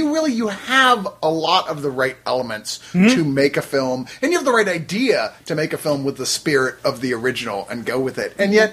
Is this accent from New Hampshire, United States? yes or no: no; Texas, United States; I am a Texan and know nothing about cattle ranching